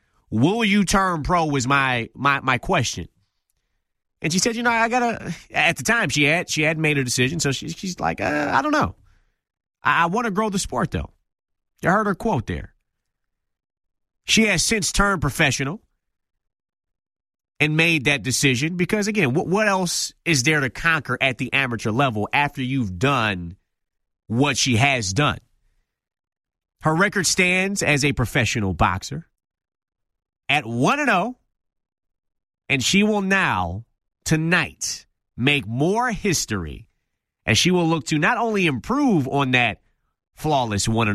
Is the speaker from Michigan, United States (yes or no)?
yes; Detroit, Michigan, United States; to have this little touch of history happen in my hometown, downtown Detroit, at the MGM Grand, that's just exciting for me.